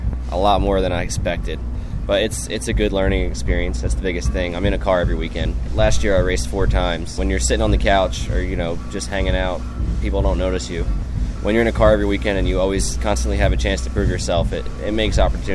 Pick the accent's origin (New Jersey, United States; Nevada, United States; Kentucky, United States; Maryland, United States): New Jersey, United States; I'm from New Jersey, which is like 3 hours from there. Well, where I'm from, my hometown, and you know, every winter I'd go up in the Poconos snowboarding and stuff